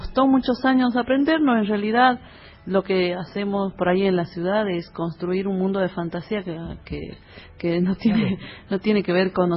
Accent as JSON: {"language": "Spanish", "region": "Salta", "country": "Argentina", "lives_now": "Tilcara, Argentina", "said": "para muchos soy salteña, porque con corazón jujeño, no, para mí lo mismo."}